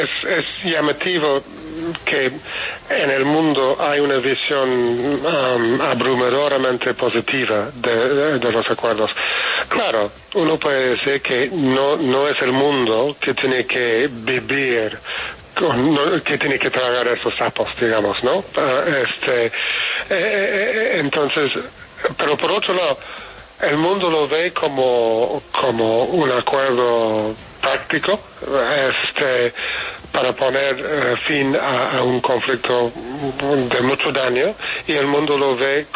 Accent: United Kingdom; Spanish is a second language; Yo soy británico.

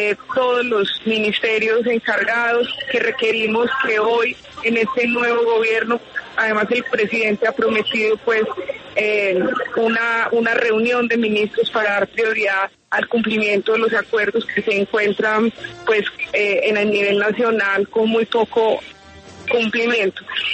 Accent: Colombia; como ustedes saben, como colombianos y colombianas de larga data

